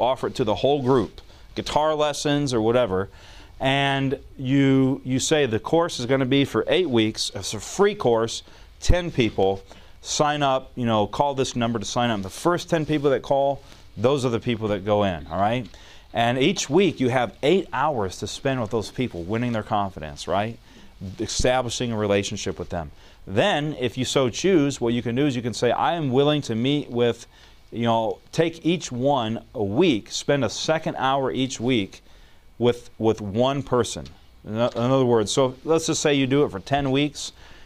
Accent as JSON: {"language": "English", "region": "Alabama", "country": "United States"}